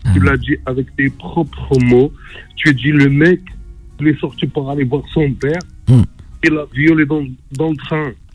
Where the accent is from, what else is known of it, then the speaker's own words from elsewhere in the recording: France; moi, en tant que Français